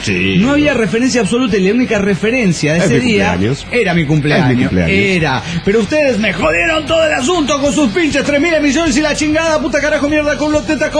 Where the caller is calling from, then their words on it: Puerto Vallarta, Jalisco, Mexico; de Puerto Vallarta.